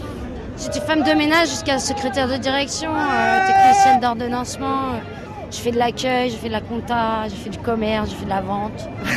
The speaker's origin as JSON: {"language": "French", "town": "Villepinte", "region": "Île-de-France", "country": "France", "tie": "born or raised there", "said": "j'ai 45 ans. J'ai grandi à Villepinte, le 93 c'est quand même une zone assez sinistrée."}